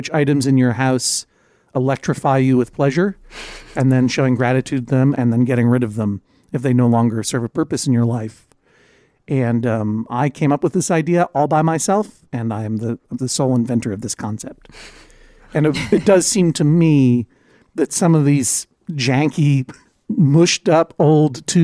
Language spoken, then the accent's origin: English; Brookline, Massachusetts, United States; That was pure pandering to this court because Brookline is my hometown.